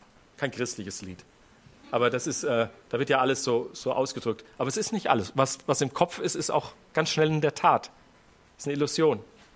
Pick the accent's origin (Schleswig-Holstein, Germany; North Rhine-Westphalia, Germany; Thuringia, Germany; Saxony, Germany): North Rhine-Westphalia, Germany; Das war im Siegerland, wo ich herkomme, eigentlich das Einzige, was so richtig gut wuchs.